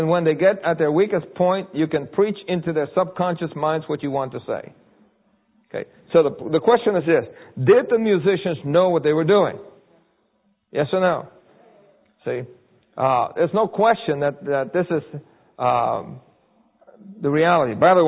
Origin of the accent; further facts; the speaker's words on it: New York City, New York, United States; And I thought that was strange, because I grew up in New York City.